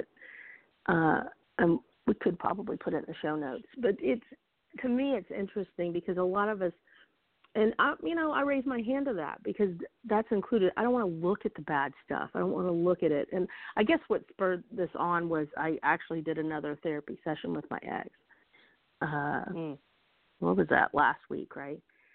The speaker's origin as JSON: {"language": "English", "region": "South Carolina", "country": "United States", "tie": "born or raised there", "said": "I'm whistling through the woods, and I've got my fishing pole, my bamboo fishing pole on my back, you know, and my chicken necks and my string for my crabbing, and my seining net with the herring tied in for my shrimp, you know, living in rural South Carol"}